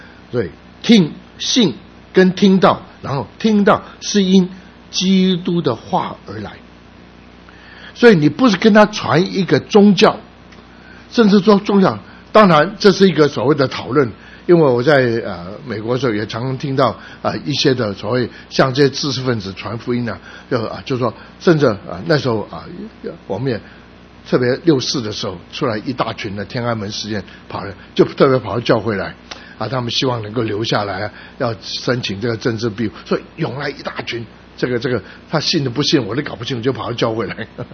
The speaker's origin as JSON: {"language": "Chinese", "town": "Guangzhou", "region": "Guangdong", "country": "China", "tie": "born or raised there", "said": "我在广州长这么大"}